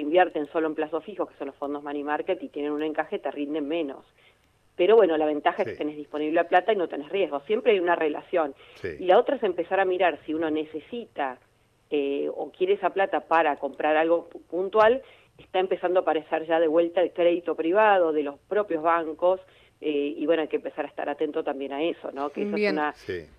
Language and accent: Spanish; Argentina